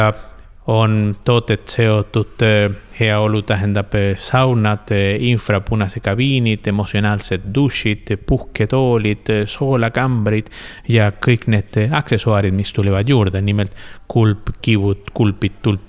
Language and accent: Estonian; Chile; Estonian is a second language; now in Estonia; Siis tulime selles riigis nagu Chiilist 13 200 kilometrit kaugusel